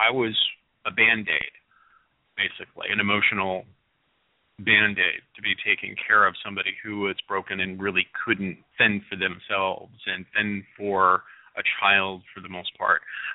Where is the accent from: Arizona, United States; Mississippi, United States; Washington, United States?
Washington, United States; a lot of folks know that I come from Central Washington and that I'm a child of the 70s and 80s